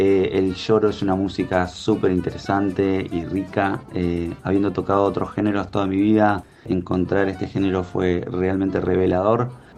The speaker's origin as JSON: {"language": "Spanish", "country": "Argentina", "said": "soy de Argentina."}